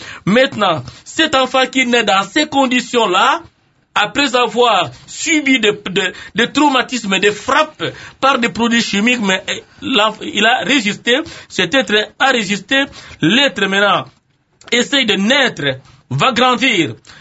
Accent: Kinshasa, DR Congo

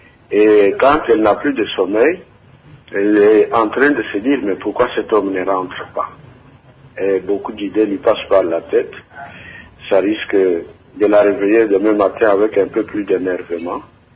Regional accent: Mbuji-Mayi, Kasaï-Oriental, DR Congo; Nous le voyons ici chez nous, à Mbujimayi.

